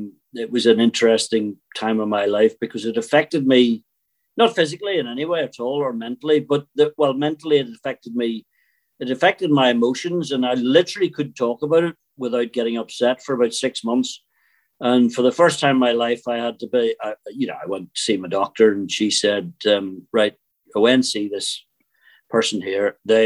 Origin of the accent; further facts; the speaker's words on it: Northern Ireland, United Kingdom; I grew up where I grew up in Northern Ireland, so you're always pretty sanguine about stuff. And you know, I've seen things, and everybody of my age, I'm 61, so we grew up right through the thick of it.